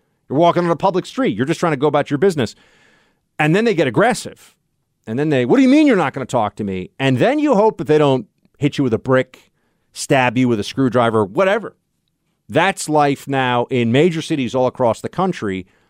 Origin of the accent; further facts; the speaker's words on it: New York City, New York, United States; I grew up in New York City.